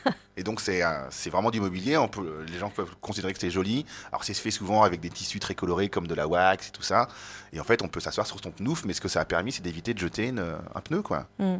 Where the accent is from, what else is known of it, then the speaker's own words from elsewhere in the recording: Aubervilliers, Île-de-France, France; moi je suis un Français noir. Souvent, on me pose la question, mais d'où tu viens ? Et donc, souvent, je m'amuse en disant, je viens d'Aubervilliers, donc dans le 93.